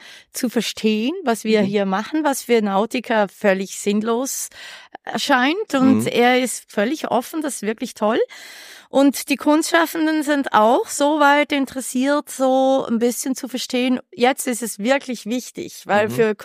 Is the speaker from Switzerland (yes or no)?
yes; Basel, Basel-Stadt, Switzerland; Ich bin Baslerin, habe in Basel das Projekt gegründet.